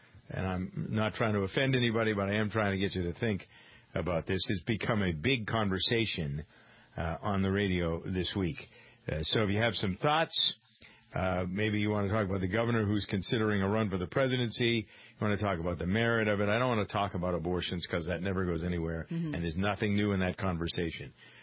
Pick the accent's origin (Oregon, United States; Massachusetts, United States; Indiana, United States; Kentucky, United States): Massachusetts, United States; Boston; I was from Boston and I'd gone out there to do the radio program.